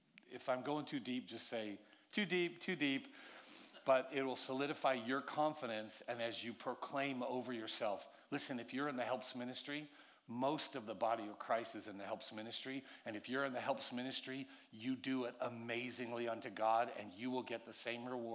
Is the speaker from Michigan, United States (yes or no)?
no; California, United States; also born or lived in Hawaii; now in Idaho, United States; Obviously, you can hear I'm not from this region. I'm from California and Hawaii. We live right now part-time in Idaho